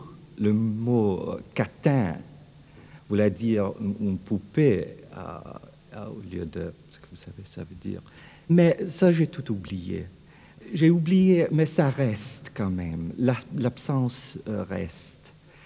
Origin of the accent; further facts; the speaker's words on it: Quebec, Canada; pour moi, ma langue maternelle était québécoise, québécois.